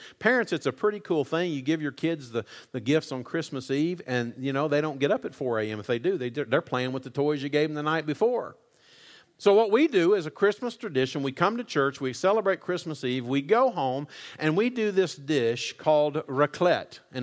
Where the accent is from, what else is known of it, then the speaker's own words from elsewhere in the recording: Weatherford, Texas, United States; I was born, raised in Weatherford, Texas, since I could remember.